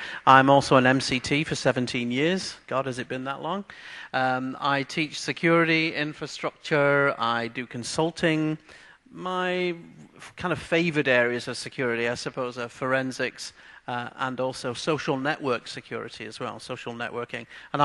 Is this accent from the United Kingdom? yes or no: yes; Scotland, United Kingdom; I'm from Scotland, not England, sorry.